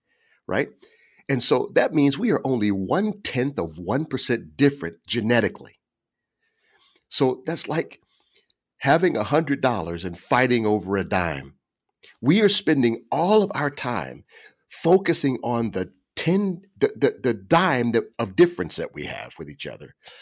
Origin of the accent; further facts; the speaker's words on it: Cincinnati, Ohio, United States; I'm a kid from Cincinnati. We were close by states.